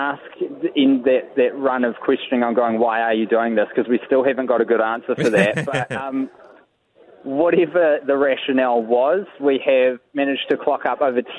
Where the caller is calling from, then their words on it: Auckland, New Zealand; I'm actually inside of Britomart, and you're hearing the, I think, the CityLink rail network being constructed around me.